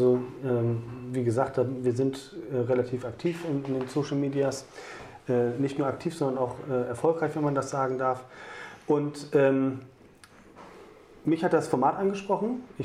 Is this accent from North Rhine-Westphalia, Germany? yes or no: no; Lübeck, Schleswig-Holstein, Germany; Ja, ich bin gebürtiger Lübecker, 1977 geboren.